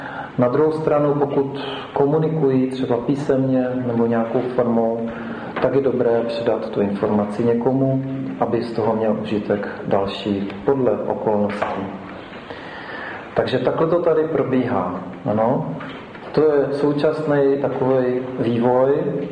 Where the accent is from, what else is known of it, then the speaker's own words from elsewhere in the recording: Česká Lípa, Liberec Region, Czechia; Česká Lípa, odkud pocházím teďka, je na druhém místě v republice v rozvodovosti.